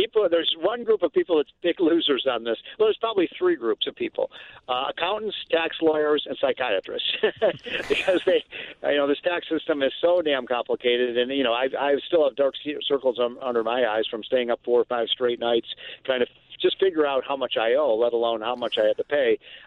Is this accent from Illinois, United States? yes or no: yes; Chicago, Illinois, United States; Yeah, first of all, I think you guys know, I'm from Chicago, and what's happened in that state is a sad, sad commentary